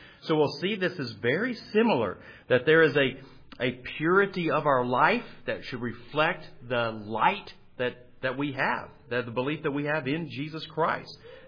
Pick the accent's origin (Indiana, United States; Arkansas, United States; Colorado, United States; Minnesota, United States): Arkansas, United States; when I grew up in Arkansas, we would see lightning bugs, you know, that would appear.